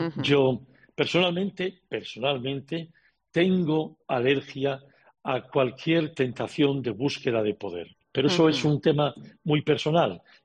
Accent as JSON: {"language": "Spanish", "region": "Asturias", "country": "Spain", "tie": "born or raised there", "said": "Cuando voy a mi pueblo, al Huanco Asturias, del que estoy muy orgulloso, he estado ahora en Navidad, me muevo por el pueblo"}